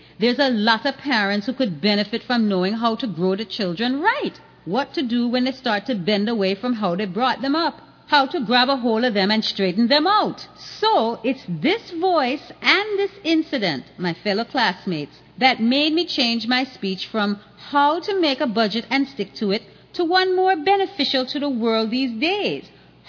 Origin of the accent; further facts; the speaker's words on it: Jamaica; born there; I was born in Jamaica in 1938, and although you mightn't believe, when I was coming up, I was very poor.